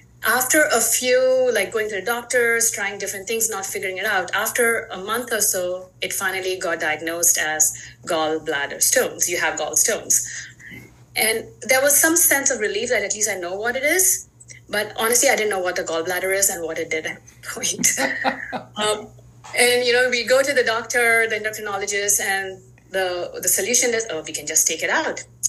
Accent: India; now in United States; You know, I'm an Indian immigrant. I came to the U.S. now, gosh, almost 20 years ago.

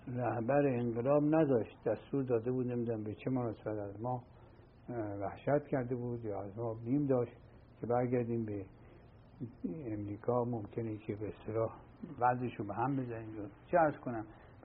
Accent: Iran; moved away as an adult; also born or lived in Oxford; now in London, United Kingdom; بدون سر و صدا ما آمدیم به آکسفورد

